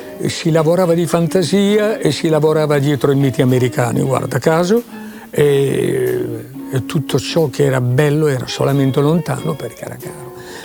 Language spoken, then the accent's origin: Italian; Bologna, Emilia-Romagna, Italy; also born or lived in Budrio; era il 1944, sono nato a Budrio, poi sono venuto a Bologna perché mio padre lavorava qui, in via Montello, me la ricordo vagamente un pochettino perché ero molto piccolo e poi sono cresciuto sotto l'aspetto rionale